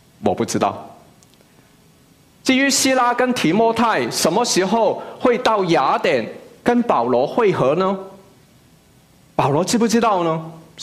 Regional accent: Macau; 我们都知道我是在澳门长大的，住了十几年

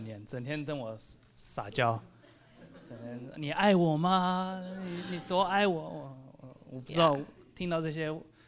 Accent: Australia; born there; Chinese is a second language; 我的中文不是很好，因为我在澳大利亚出生，然后从小没有好好的读中文，所以请多包容。

